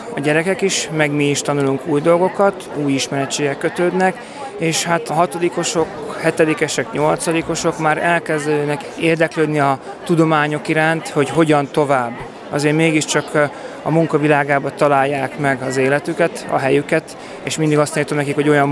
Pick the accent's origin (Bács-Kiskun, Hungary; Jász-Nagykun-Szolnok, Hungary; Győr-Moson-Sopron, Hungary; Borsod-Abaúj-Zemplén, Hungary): Borsod-Abaúj-Zemplén, Hungary; Miskolc; Hát illetve miskolciak vagyunk